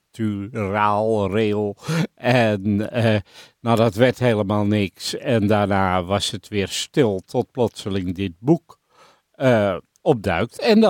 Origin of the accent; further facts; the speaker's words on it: Rotterdam, South Holland, Netherlands; Ik krijg het nauwelijks door de strot als Rotterdammer.